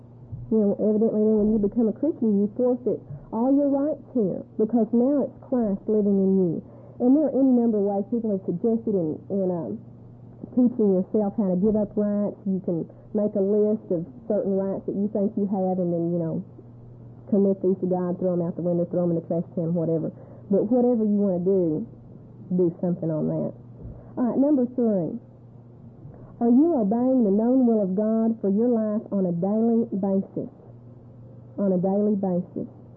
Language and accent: English; Texas, United States; I'm from Texas. You can tell the way I talk.